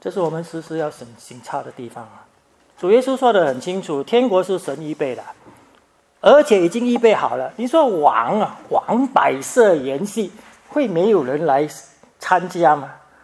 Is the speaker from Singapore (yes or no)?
yes; Singapore; moved away as an adult; 我5岁就到教会了，我是新加坡长大的，所以我是新加坡人。那么我24岁来这里，但是我之前都在新加坡。